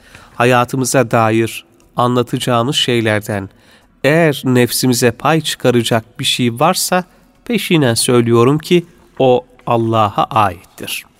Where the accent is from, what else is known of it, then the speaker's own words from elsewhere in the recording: Araklı, Trabzon, Turkey; born there; Fakir Trabzon Araklı doğumluyum.